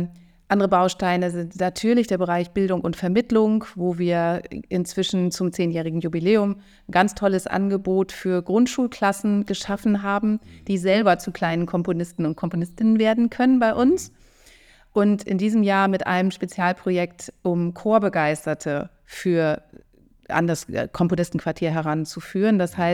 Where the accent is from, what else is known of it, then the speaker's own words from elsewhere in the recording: Plön, Schleswig-Holstein, Germany; Ich komme tatsächlich ursprünglich aus Plön. Da lebe ich inzwischen auch wieder. Ich war dann, hatte eine Station in Eutin am Schloss, in der Tat. Habe aber verschiedene Stationen im kulturellen Bereich durchlaufen. Habe in Hildesheim und Berlin studiert, in Lüneburg promoviert.